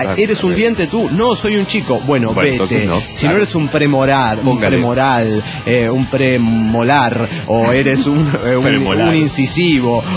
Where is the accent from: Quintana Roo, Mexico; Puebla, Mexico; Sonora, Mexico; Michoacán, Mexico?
Sonora, Mexico; Hermosillo; de Hermosillo, Sonora, México.